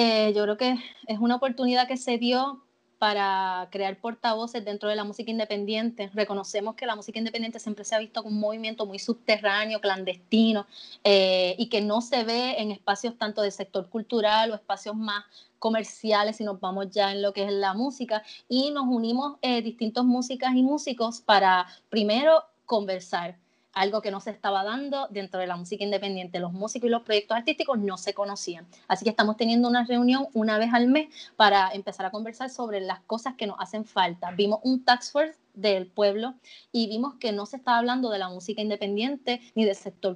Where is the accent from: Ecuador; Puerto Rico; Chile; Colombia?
Puerto Rico; esta es mi identidad como puertorriqueña, esta es mi casa, el Caribe, que tal vez aunque yo tenga otras influencias, la veo aquí, se nutre de aquí